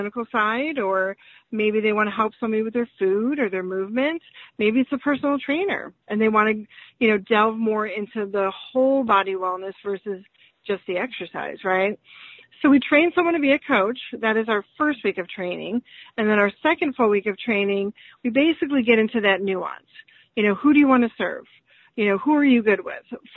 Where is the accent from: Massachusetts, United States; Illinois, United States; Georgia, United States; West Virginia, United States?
Illinois, United States; Chicago; now in Nashville, United States; I have been a coach since 2005 in the Nashville area. I'm originally from Chicago, but when I moved here and I became a coach